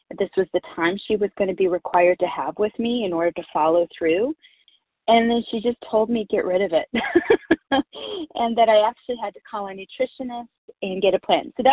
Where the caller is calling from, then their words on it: North Carolina, United States; I'm calling from North Carolina.